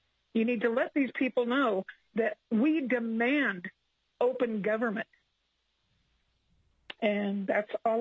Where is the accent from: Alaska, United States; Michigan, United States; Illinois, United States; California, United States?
Alaska, United States; Anchorage; I am from Anchorage